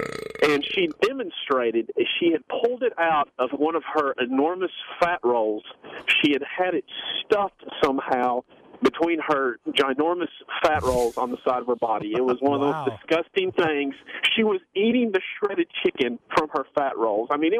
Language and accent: English; Leesburg, Virginia, United States; I'm from Leesburg, Virginia.